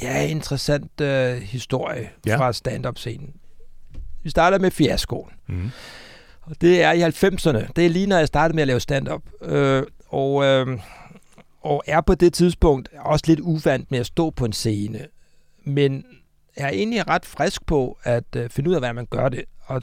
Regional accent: Capital Region of Denmark, Denmark; Og jeg er selv fra Nordsjælland.

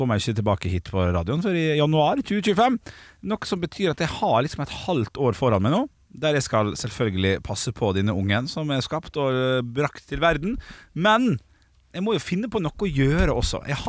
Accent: Ålesund, Møre og Romsdal, Norway; Men jeg har mer fasit enn dere, for jeg er fra Vestlandet, jeg er fra Ålesund.

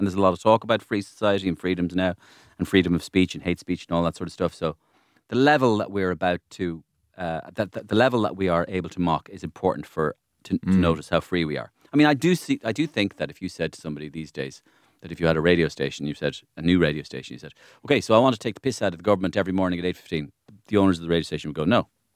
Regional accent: Ireland; The idea is that I grew up in Ireland hearing stories about people staying in their cars, in their car parks, in golf clubs

